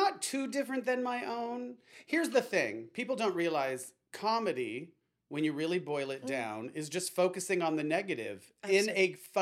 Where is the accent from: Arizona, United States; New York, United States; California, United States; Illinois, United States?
Arizona, United States; Scottsdale; Growing up in Scottsdale, Arizona in the 60s and 70s